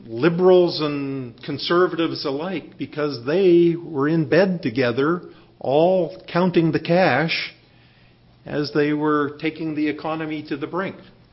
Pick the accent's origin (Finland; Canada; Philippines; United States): Canada; and this is in Canada, brethren. I'm Canadian. This happened in Canada.